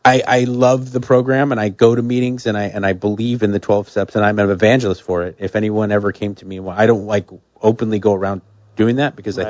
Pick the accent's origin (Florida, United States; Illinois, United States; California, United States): California, United States; growing up in SoCal during the explosion of, especially the explosion of Southern California punk rock